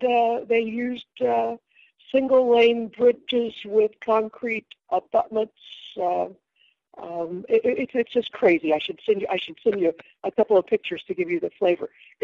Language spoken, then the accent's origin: English; Wichita, Kansas, United States; We raced at Wichita, which is my hometown, at another city park racetrack